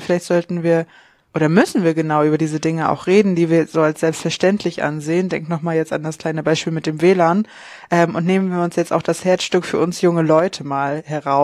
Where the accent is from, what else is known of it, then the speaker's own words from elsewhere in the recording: Mecklenburg-Vorpommern, Germany; ja, ich komme aus Vorpommern